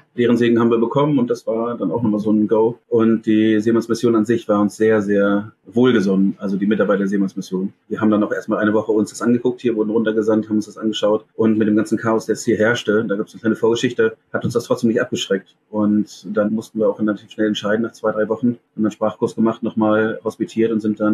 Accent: South Africa; Also ich bin in Südafrika aufgewachsen, habe da auch nochmal gearbeitet

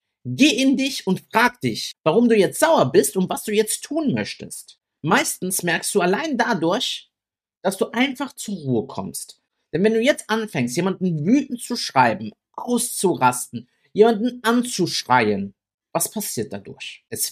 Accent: Italy; now in Germany; Ich komme aus einem Dorf in Italien, da kennt jeder jeden, ne?

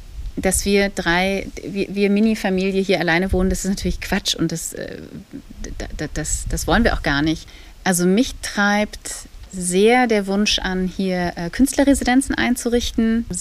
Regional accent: Berlin, Germany; ich bin Berlinerin

